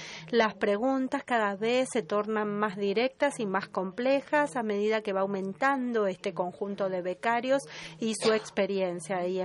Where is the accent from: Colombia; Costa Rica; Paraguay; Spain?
Paraguay; soy de Paraguay.